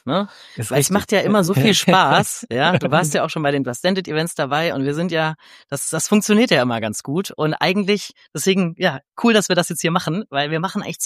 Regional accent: Baden-Württemberg, Germany; now in Cologne, Germany; Ich komme aus Köln, komme aber ursprünglich aus dem Süden der Region, wie du ja auch. Ich komme vom Bodensee. Und bin jetzt aber mitten in Köln

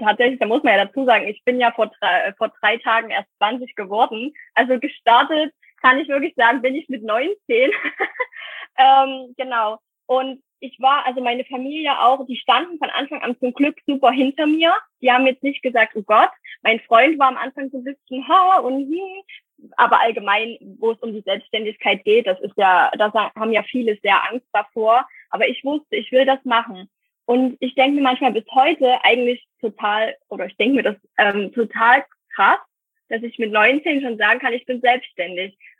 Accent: Saxony, Germany; ich bin 20 Jahre alt, ich komme aus Sachsen und wohne auf dem Dorf, in einer kleinen Stadt auf dem Land.

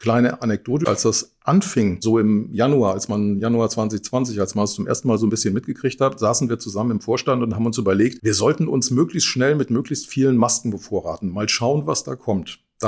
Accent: Wesel, North Rhine-Westphalia, Germany; Ich bin aufgewachsen in Wesel am schönen Niederrhein, dann nach Schule, Internat, habe ich in Saarbrücken angefangen zu studieren

